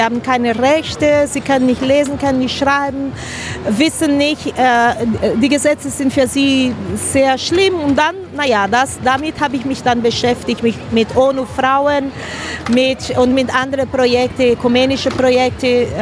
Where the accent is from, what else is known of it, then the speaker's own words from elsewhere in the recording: Brazil; also born or lived in Honduras; ich komme aus Brasilien.